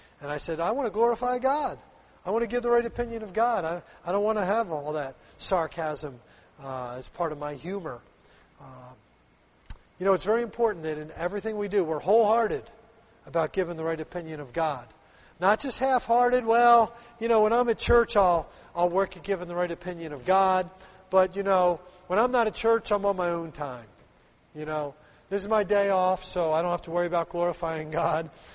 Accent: Philadelphia, Pennsylvania, United States; I grew up in Philadelphia, pretty rough down there, you know.

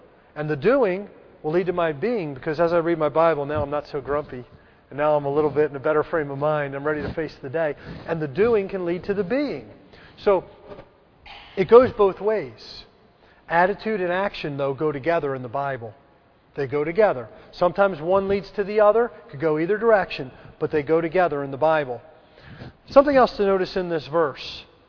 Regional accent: Philadelphia, Pennsylvania, United States; accent: Philadelphia; I've got that Philadelphia speak in me, so I sometimes don't say things just right.

